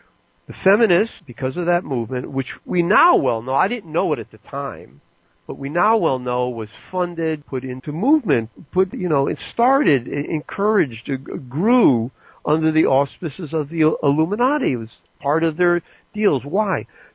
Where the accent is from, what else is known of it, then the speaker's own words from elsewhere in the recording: United States; one thing I learned, or we learned when I was a kid growing up in America and the school systems, etc.